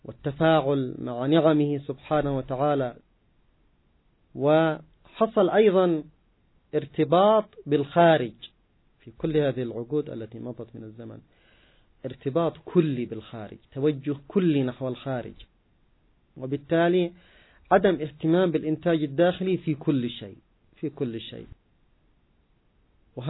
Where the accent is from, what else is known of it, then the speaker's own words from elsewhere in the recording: Yemen; عندنا في اليمن في الأرياف